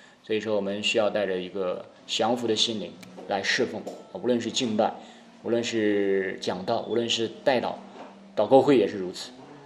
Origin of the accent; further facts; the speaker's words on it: Henan, China; accent: Henan; 满罐子不响，半瓶子乱晃的，这是我们河南话